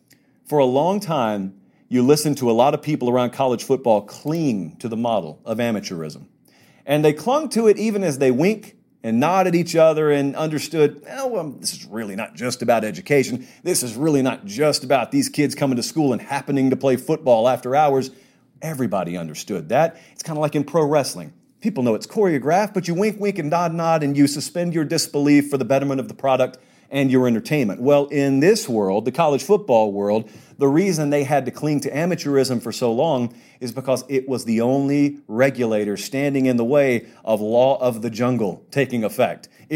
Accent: Southern US, United States; I grew up in the South, so I'm an SEC guy.

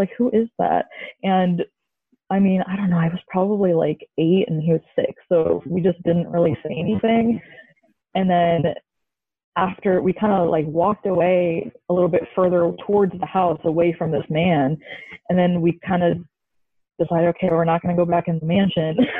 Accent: Columbia, Missouri, United States; I am from Columbia, Missouri.

